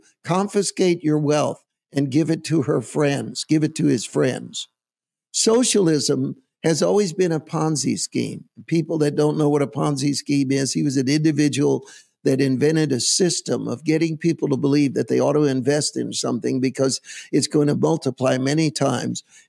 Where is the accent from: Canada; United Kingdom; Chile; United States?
United States; San Francisco, California; I am from San Francisco. I was born and raised in the city.